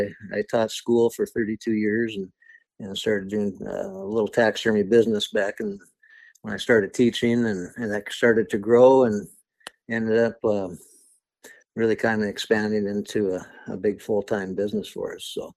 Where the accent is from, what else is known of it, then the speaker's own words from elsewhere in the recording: Rockford, North Dakota, United States; I grew up in North Dakota. I lived out in Rockford, North Dakota my whole life. Small town.